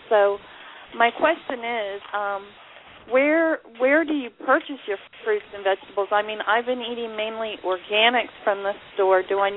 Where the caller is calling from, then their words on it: Florida, United States; I'm calling from Florida.